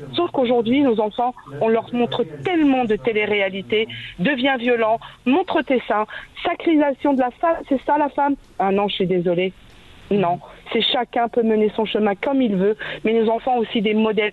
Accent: France; moi je suis française, d'origine maghrébine, et je l'assume.

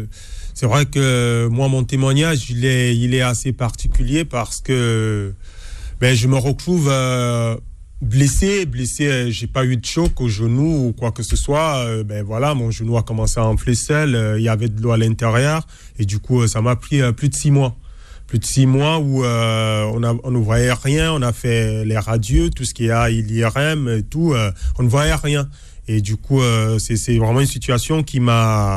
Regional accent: Cameroon; Moi, je viens du Cameroun.

